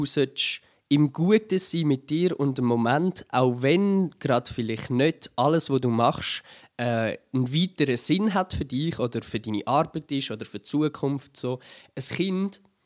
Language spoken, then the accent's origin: German; Zurich, Switzerland; born there; accent: Zurich German; Ich rede ja Zürichdeutsch. Nein, ich bin ja gebürtiger Zürcher